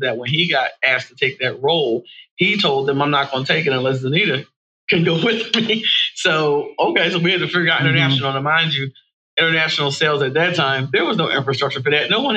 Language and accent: English; Philadelphia, Pennsylvania, United States; So I was born in Philadelphia. I actually am from the Germantown section of Philadelphia. I'm very proud of that. And I like what I like to say is that I was there probably till I was about seven.